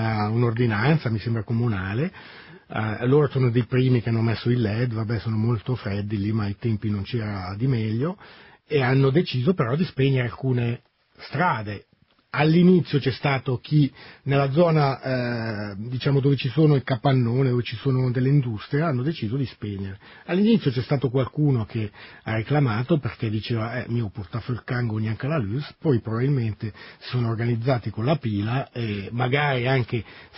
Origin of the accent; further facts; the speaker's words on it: Ticino, Switzerland; io, quando ero ragazzo, sono cresciuto nel Mendrisiotto